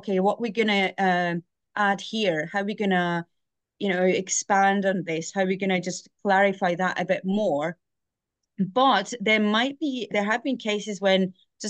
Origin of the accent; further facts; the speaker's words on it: Estonia; English is a second language; now in Scotland, United Kingdom; I'm originally from Estonia. I live in Scotland now for over 4 years